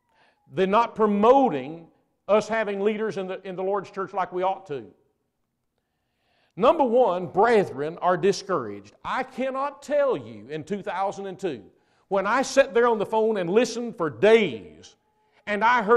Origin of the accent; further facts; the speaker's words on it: Kentucky, United States; now in Indiana, United States; I was raised in Kentucky, so I can talk like a Kentuckian, okay, because I am one. I just happen to live in Indiana.